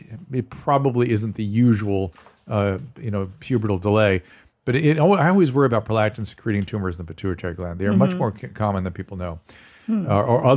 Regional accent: Buenos Aires, Argentina; English is a second language; Sorry if my English is not the best. I'm from Buenos Aires, Argentina.

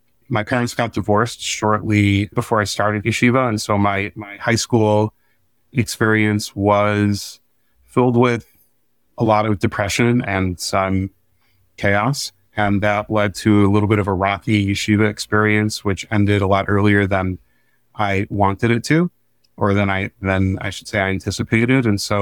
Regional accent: Michigan, United States; So I grew up in Michigan. I went to elementary school here.

